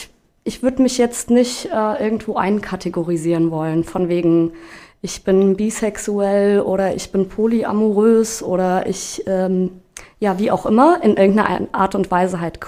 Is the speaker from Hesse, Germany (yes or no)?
yes; Seligenstadt, Hesse, Germany; wenn man in Seligenstadt aufwächst, ja, eben, dann, es ist schon ein bisschen dörflich.